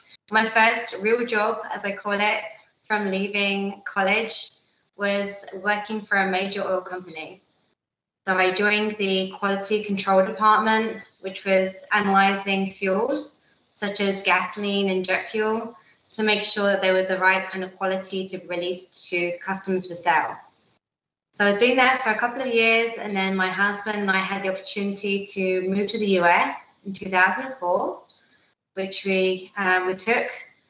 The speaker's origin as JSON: {"language": "English", "region": "East of England", "country": "United Kingdom", "moved": "yes", "lives_now": "Philadelphia, United States", "said": "I'm originally from Essex in the UK. I relocated to the US 17 years ago and currently live in the Philadelphia area with my husband and two daughters."}